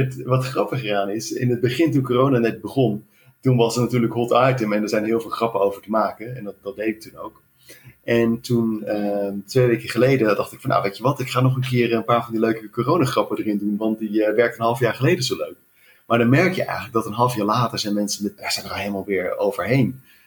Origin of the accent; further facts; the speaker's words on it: Netherlands; Want ja, ik ben een Nederlander.